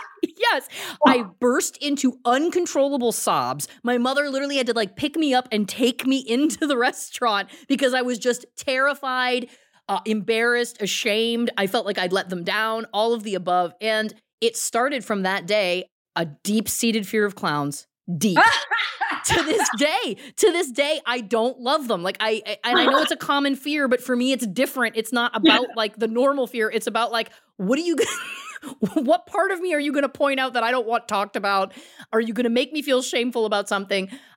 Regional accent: Belleville, Ontario, Canada; it was the dead of summer in Belleville, Ontario, Canada. And my mom took me to the McDonald's in my hometown

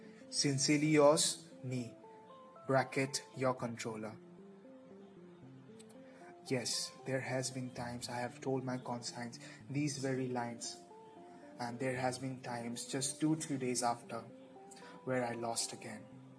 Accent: India; now in Kota, India; Myself, a student from India, in the city of Kota. No, this is not my hometown. I'm away from my home, away from my parents, my loved ones, my friends

